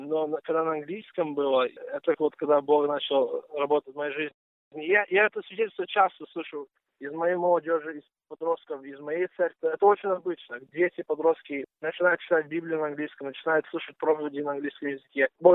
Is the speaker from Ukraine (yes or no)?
no; Sacramento, California, United States; Russian is a second language; also born or lived in Harrisonburg, Virginia; Мои родители приехали из Украины в Запорожье, и я вырос здесь в Америке. Я ни разу не был в России, на Украине. Вырос здесь в Сакраменто и вырос в верующей семье. Мои родители были члены Второй Славянской Баптистской Церкви, и я в той церкви вырос.